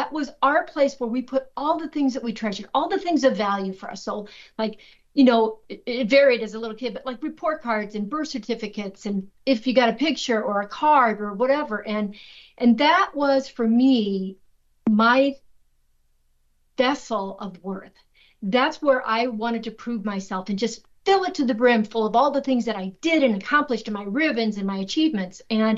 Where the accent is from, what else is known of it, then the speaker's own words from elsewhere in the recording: Carroll, Iowa, United States; So the book's a collection of stories on my journey from the cornfields of rural Iowa, growing up in Carroll, Iowa, all the way to the corner office and executive offices of Microsoft.